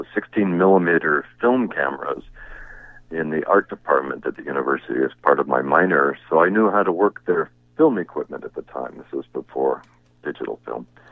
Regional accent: Los Angeles, California, United States; I was born in Los Angeles, and all I remember as a child was suburb after suburb being built around me

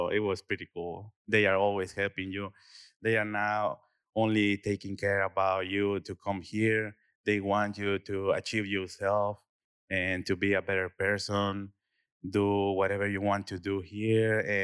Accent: El Salvador; now in United States; and I'm from El Salvador.

